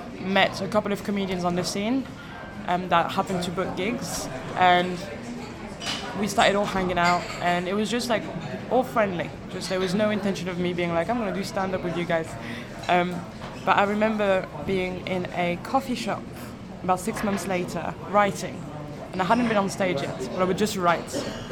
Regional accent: Paris, Île-de-France, France; English is a second language; now in Birmingham, United Kingdom; Sometimes I think about how ridiculous it is that I'm from Paris and I do stand up in Birmingham.

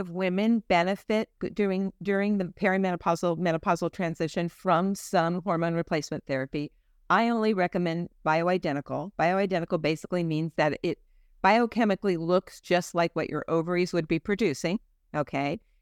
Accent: Italy; So again, if you are a seafaring people, like for instance, I'm from the Mediterranean. I'm Italian. My husband's Greek.

